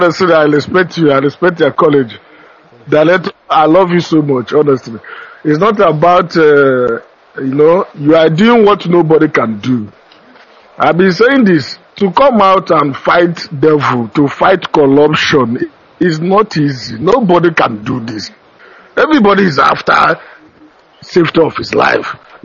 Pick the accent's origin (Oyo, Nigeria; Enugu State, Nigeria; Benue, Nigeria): Enugu State, Nigeria; Uboka; now in Germany; Yeah, I came from Uboka in Nkani East local government area.